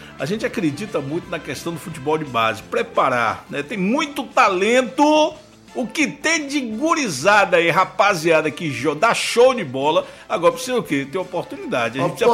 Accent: Rio de Janeiro, Brazil; sou do Rio de Janeiro.

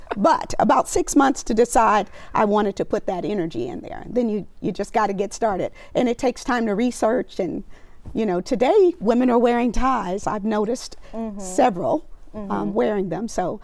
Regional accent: Arkansas, United States; I am such a country girl. I'm very country. I'm from Arkansas.

